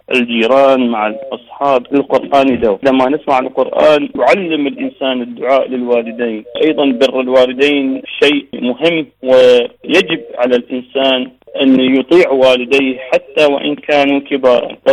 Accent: Basra, Basra Governorate, Iraq; أصلي من العراق ومن البصرة، متزوج ولدي طفلان بنت وولد، عملي صاحب محل مال حرة.

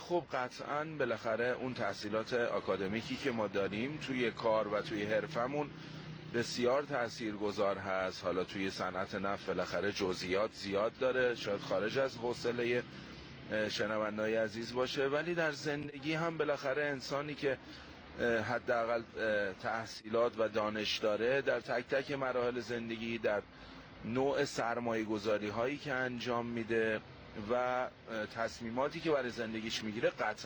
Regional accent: Damghan, Semnan, Iran; also born or lived in Tehran; now in Shiraz, Iran; بنده دامغان و تهران هستم.

